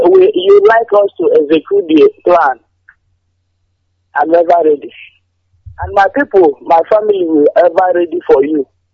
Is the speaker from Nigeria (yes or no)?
yes; Enugu, Enugu State, Nigeria; now in Asaba, Nigeria; Yeah, I'm living in Asaba, but I'm from Enugu.